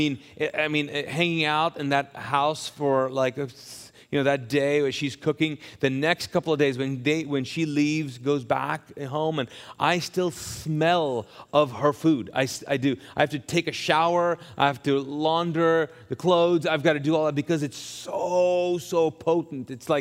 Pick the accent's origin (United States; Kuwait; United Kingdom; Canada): Kuwait; I'm from the Middle East, and so I grew up there, and so most of my teenage years were in Kuwait